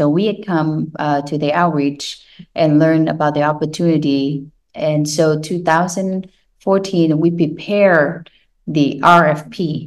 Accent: Oregon, United States; also born or lived in Seattle, United States; I think back when we moved from Seattle to Portland, back home, Oregon, that was 2006

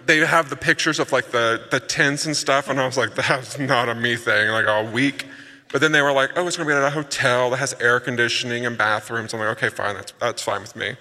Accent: Indiana, United States; Now, I'm from Indiana, northern Indiana. We don't even have poisonous.

